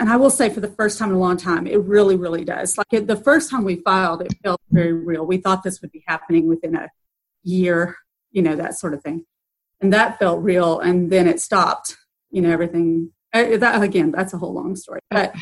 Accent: Texas, United States; so I'm originally from West Texas, near the Odessa Permian High School region where the whole thing was set off.

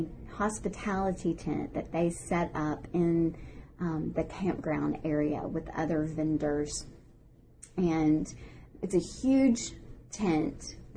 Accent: Tullahoma, Tennessee, United States; Well, if you don't know, I grew up in Tullahoma, Tennessee.

